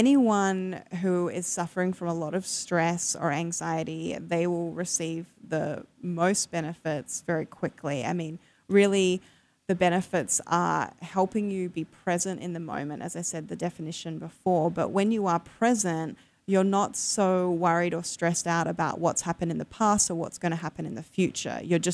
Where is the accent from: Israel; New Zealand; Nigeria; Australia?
Australia; now in United States; obviously you can tell I don't sound like I'm from the South or Texas, even though a lot of people think that's where I'm from. But, you know, I myself, I'm from Australia